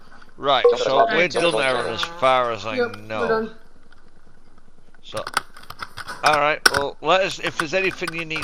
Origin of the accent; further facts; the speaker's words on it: United Kingdom; It's a UK thing. It's weird. We're odd. We're British.